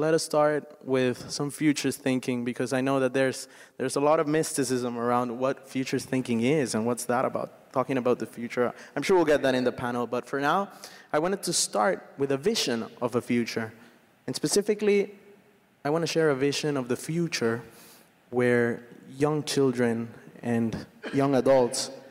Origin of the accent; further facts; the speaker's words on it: Honduras; I'm originally from Honduras, from Latin America.